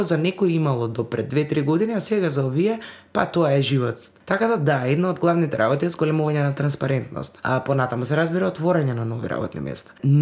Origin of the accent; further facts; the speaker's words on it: Kumanovo, Northeastern, North Macedonia; Јас лично доаѓам од Куманово. Немам проблем со тоа да работам во градот од кој потекнув.